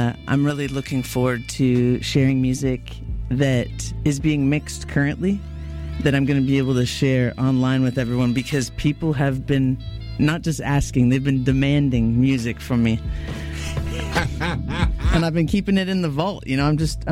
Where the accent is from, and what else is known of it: London, Ontario, Canada